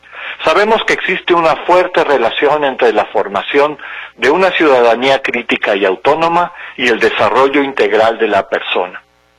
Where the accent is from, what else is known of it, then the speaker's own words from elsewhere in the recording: Mexico; ahora nos enorgullece como mexicanas y mexicanos